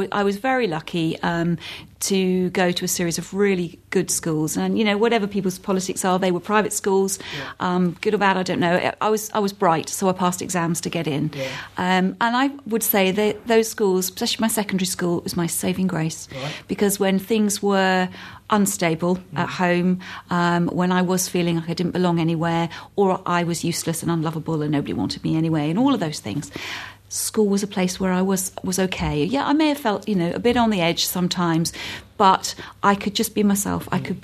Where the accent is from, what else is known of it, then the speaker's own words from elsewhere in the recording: London, United Kingdom; also born or lived in Hampshire / Surrey; Well, I was born in Hampshire, spent some of my childhood in Surrey and most of my teenage years in North London, so I'm a good home counties girl.